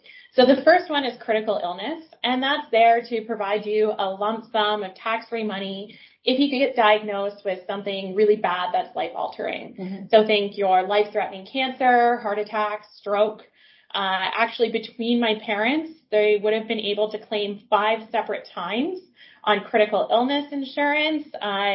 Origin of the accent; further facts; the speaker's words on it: Waterloo, Ontario, Canada; I'm from Waterloo, so for those of you who don't know, that means you really have two options coming out of school, and you can go into tech or insurance.